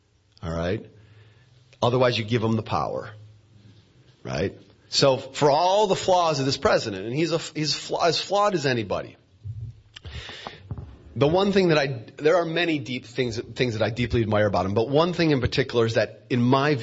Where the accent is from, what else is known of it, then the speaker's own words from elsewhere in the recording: Detroit, Michigan, United States; I'm from Michigan. I'm from Detroit.